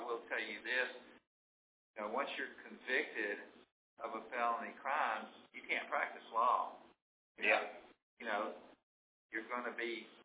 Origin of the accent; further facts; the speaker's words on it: United States; I'm from Taylor County.